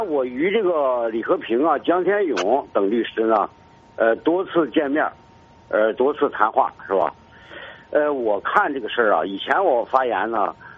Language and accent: Chinese; Baoding, Hebei, China; 但是我是保定人呐，但是我的处境根本没有改变。